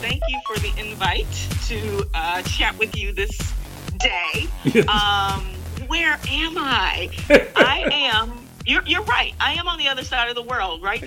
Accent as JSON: {"language": "English", "region": "Illinois", "country": "United States", "tie": "born or raised there", "also_born_or_lived": "Missouri / Iowa", "moved": "as an adult", "said": "I grew up in the Midwest. Mm-hmm. So I lived in I was born in Missouri. I lived in Iowa, I think, for a little stint, and then grew up most of my life, my younger years into my 20s, in Illinois, downstate Illinois, and then Chicagoland area, and then moved to Texas back in 2011."}